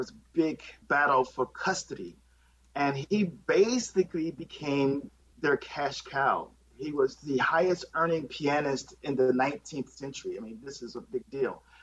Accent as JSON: {"language": "English", "town": "Eufaula", "region": "Alabama", "country": "United States", "tie": "born there", "said": "which is really about an hour away from where I was born in Eufaula, Alabama."}